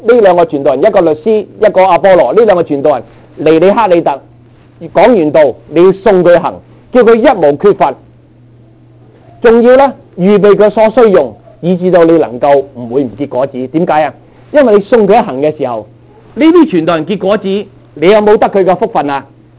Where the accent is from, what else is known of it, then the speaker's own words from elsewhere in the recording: China; 我系中国人